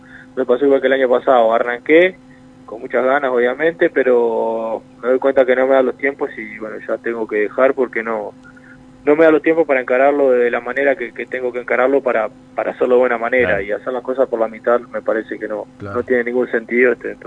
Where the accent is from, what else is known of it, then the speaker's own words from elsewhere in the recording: Rodríguez, San José, Uruguay; Soy de Rodríguez, sí, departamento de San José, pero de Rodríguez.